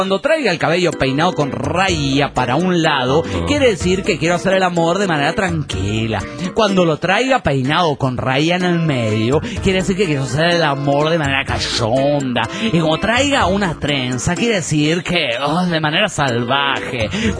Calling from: Delta, Colorado, United States; de Delta, Colorado.

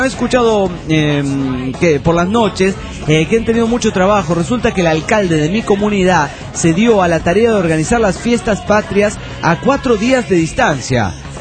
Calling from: Junín, Buenos Aires Province, Argentina; de Junín, Buenos Aires, República Argentina.

